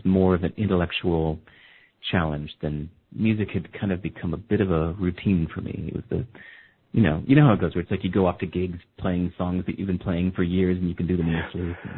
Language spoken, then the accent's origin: English; California, United States; born there; I got it even worse because I was born in California.